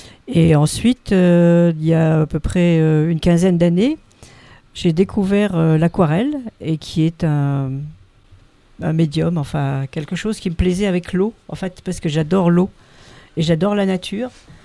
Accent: Provence-Alpes-Côte d'Azur, France; je suis provençale, donc on est vraiment dans la Provence, on est très très dans la nature, et j'ai vécu dans les montagnes haut alpines

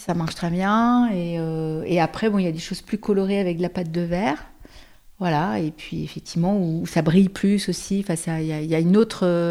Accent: Paris, Île-de-France, France; now in Barnave, France; Je viens de Paris et je viens de m'installer là à Barnave depuis l'été dernier.

